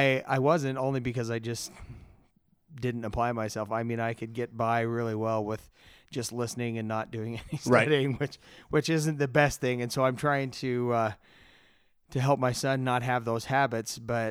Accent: Utah, United States; being born and raised in Utah, I'm Mormon.

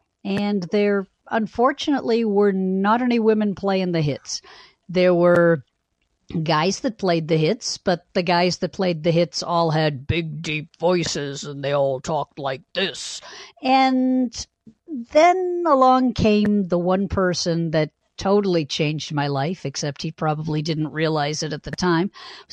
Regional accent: Boston, Massachusetts, United States; I grew up in Boston, and I was raised the first few years of my life in Dorchester, which is a neighborhood of Boston.

